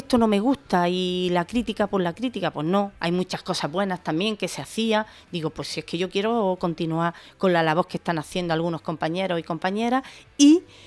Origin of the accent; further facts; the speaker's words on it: Gójar, Andalusia, Spain; Empecé en mi pueblo.